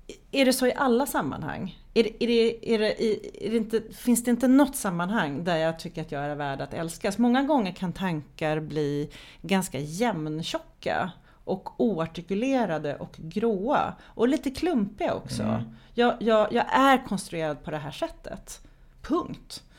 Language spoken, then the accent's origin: Swedish; Sweden; born there